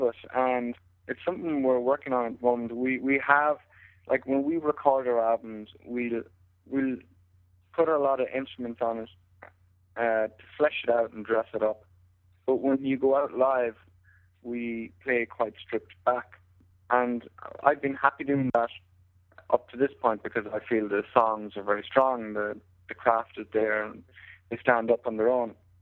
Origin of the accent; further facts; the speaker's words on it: Ballinrobe, County Mayo, Ireland; Actually, I'm from Ballinrobe in County Mayo, but Mick is from Castleknock in Dublin.